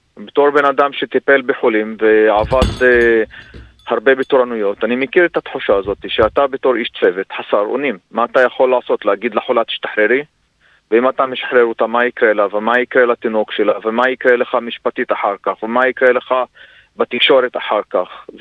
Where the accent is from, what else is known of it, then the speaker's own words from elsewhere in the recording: Nazareth, Northern District, Israel; אני יליד נצרת, ואני נולדתי בעצמי בבית חולים העמק.